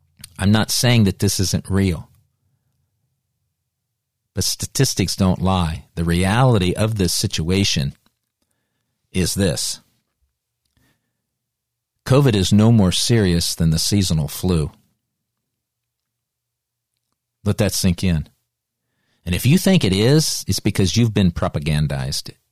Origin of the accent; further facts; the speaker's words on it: Ohio, United States; Here in my home state of Ohio